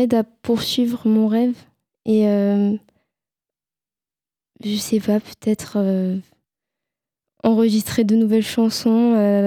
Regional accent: Clermont, Hauts-de-France, France; Je viens de Clermont de l'Oise.

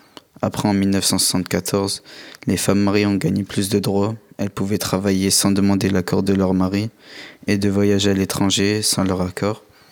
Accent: Espinho, Aveiro District, Portugal; Je suis originaire du Portugal, précisément de Espinho.

